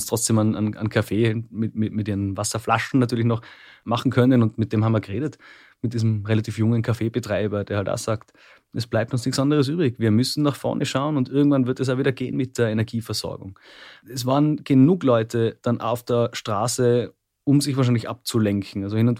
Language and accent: German; Austria; hallo, wir sind aus Österreich, wir würden gerne eine Geschichte mit Ihnen machen.